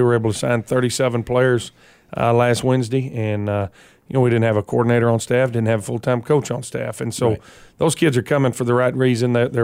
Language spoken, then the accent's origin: English; Friona, Texas, United States; But, you know, originally I grew up in Freona, Texas, up in the Panhandle, and I went to college down at Angelo State in the Lone Star and played football there.